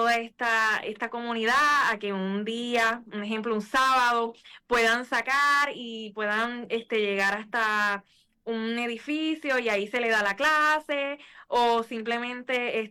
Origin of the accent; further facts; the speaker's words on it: Puerto Rico; Y se nos hace, como buen puertorriqueño, un arroz con pollo.